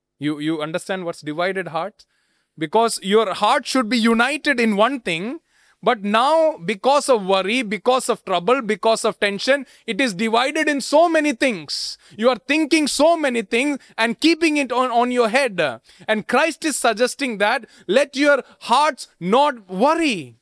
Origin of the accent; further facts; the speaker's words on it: Rajasthan, India; I grew up in Rajasthan. So I've seen lots and lots of shepherds. You can see shepherds in the fields in Rajasthan.